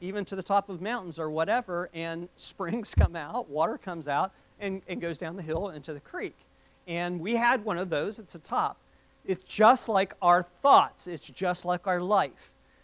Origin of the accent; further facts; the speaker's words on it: West Virginia, United States; I grew up in West Virginia between 2 hills. In fact, the name of my road was Doug Hill Road.